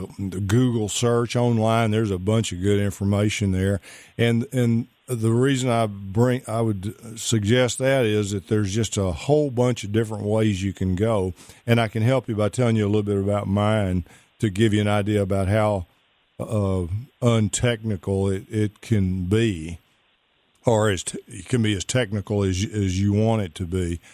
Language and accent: English; Pittsburgh, Texas, United States; Mount Pleasant, Texas, 10 miles from my hometown of Pittsburgh, Texas